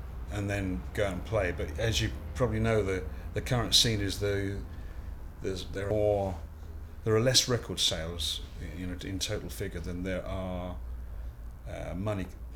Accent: Chicago, Illinois, United States; We're not black guys, you know, we're from Chicago

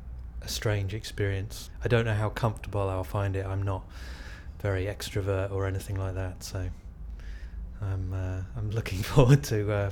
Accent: Exeter, South West England, United Kingdom; I'm from Exeter, and my date of birth is the 20th of September 1974.

